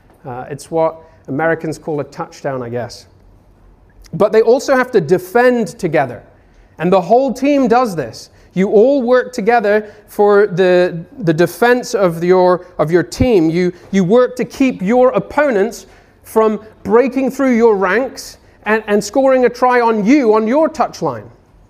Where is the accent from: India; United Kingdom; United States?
United Kingdom; When I was growing up, I wasn't much of an athlete. I was pretty rubbish at football. I am a Brit, so that was one of the most popular sports, and it was sad to not be very good at that sport.